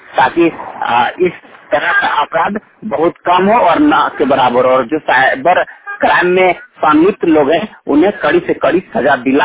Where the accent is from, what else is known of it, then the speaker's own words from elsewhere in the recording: Bokaro, Jharkhand, India; मैं बोकारो जिला का रहने वाला हूँ।